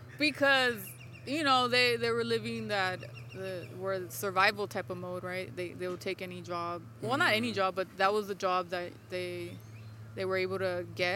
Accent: San Pedro, California, United States; I grew up right here in the Harbor area, San Pedro. And it's pretty much at the end of the 110

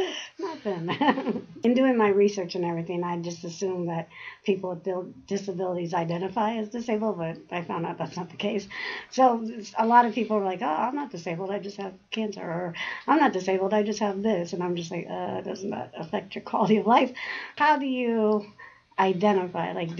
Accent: California, United States; Here, in Contra Costa County.

